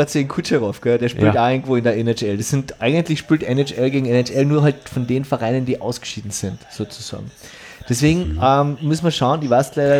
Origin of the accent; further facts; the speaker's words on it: Carinthia, Austria; als Kärntner ist man glaube ich immer